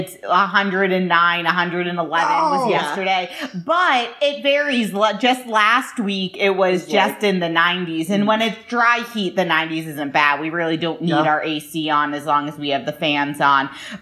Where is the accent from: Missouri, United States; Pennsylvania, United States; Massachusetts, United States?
Massachusetts, United States; We're from Massachusetts, where everything is clumped on